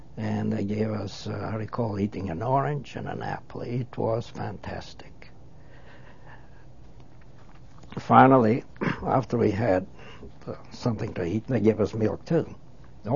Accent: Albania; English is a second language; now in United States; he knew I came from Albania. He saw it in the little French passport I had.

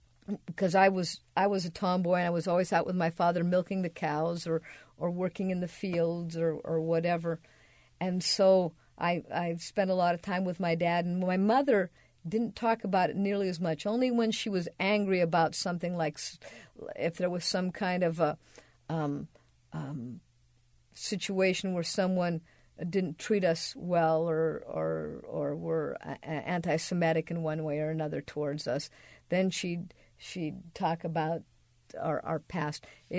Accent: Seattle, Washington, United States; English is a second language; also born or lived in Kent; I learned English living in between Seattle and Kent. By the time I got to kindergarten, I spoke with an accent, I know, because the teacher told me that.

